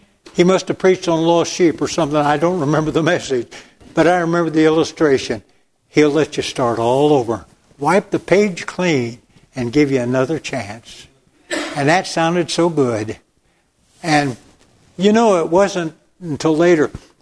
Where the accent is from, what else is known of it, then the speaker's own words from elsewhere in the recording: Chicago, Illinois, United States; also born or lived in Los Angeles, United States; Now I'm from Chicago and Los Angeles and not bashful at all.